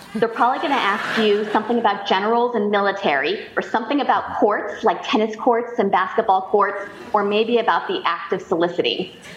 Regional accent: Idaho, United States; I was born and raised in Idaho. I'm a very proud Idahoan, and I was very honored to get to represent my state as Miss Idaho

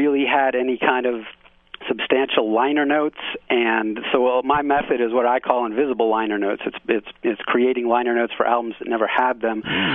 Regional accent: East Coast, United States; My book is, I grew up on the East Coast, so it's very skewed

